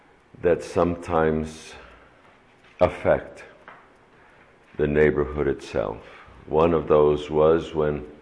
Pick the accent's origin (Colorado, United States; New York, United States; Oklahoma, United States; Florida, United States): New York, United States; New York City; I grew up in New York City, and there were hot days in which we would the police would come by and open the fire hydrant